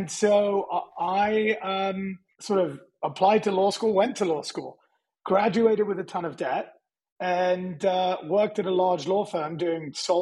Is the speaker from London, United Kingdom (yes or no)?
yes; Hillingdon, London, United Kingdom; so I grew up in a very boring part of North London called Hillingdon.